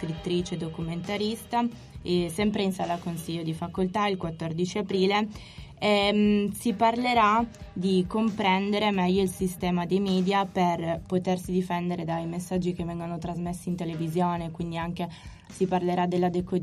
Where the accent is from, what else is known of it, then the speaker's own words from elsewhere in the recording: Turin, Piedmont, Italy; Io sono torinese, quindi non sono veneta.